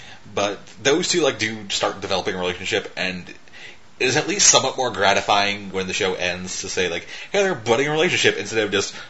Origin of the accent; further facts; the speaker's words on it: Canada; I'm Canadian, so I guess that doesn't count.